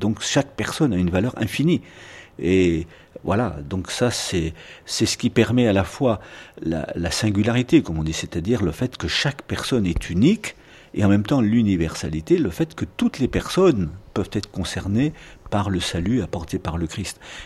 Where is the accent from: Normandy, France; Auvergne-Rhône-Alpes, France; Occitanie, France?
Normandy, France; born there; Je suis né en 1944. Je suis né en Normandie, dans la région du Mont-Saint-Michel